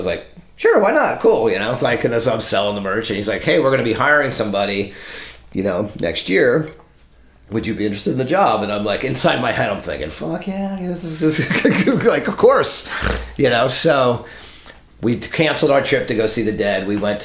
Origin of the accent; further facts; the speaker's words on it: Reading, Pennsylvania, United States; So the way it happened is I grew up in Reading, Pennsylvania, and I had a job where I used to fix cash registers and computers.